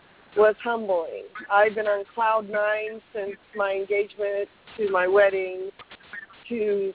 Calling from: California, United States; I'm calling from California.

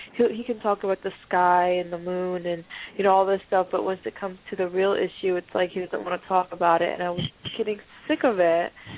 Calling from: Miami, Florida, United States; I'm calling from Miami.

